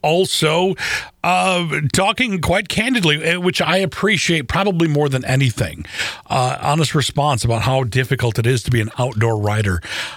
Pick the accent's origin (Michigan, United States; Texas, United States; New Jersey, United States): Michigan, United States; Lansing; The local newspaper in my hometown here in Lansing was fondly referred to as the State Journal, or the Lansing State Journal.